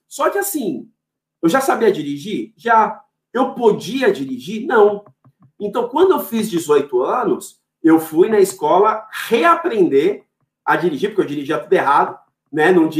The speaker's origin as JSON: {"language": "Portuguese", "region": "São Paulo", "country": "Brazil", "said": "eu sou daqui de São Paulo, nunca dirigi"}